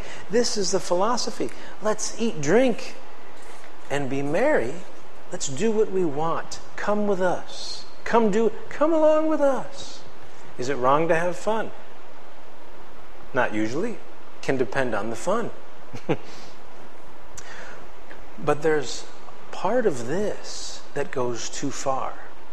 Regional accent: Connecticut, United States; When I grew up in Connecticut, and there was a guy who lived down the street from me.

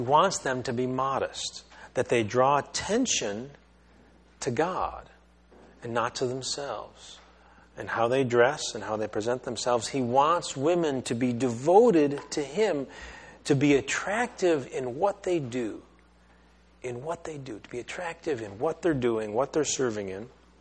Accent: East Coast, United States; I'm from the East Coast, you know.

